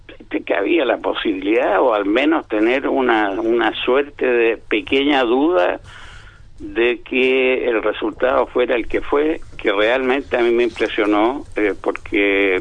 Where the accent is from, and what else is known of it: Chile